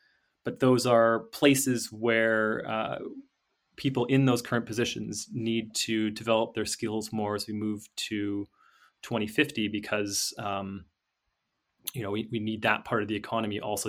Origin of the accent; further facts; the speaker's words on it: Canada; moved away; So I'm from Canada, and I've lived here now for 9 years.